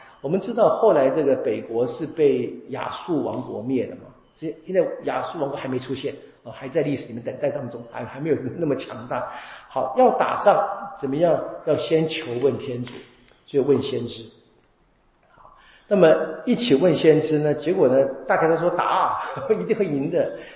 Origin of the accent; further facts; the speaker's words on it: Taiwan; 我们台湾话叫暗爽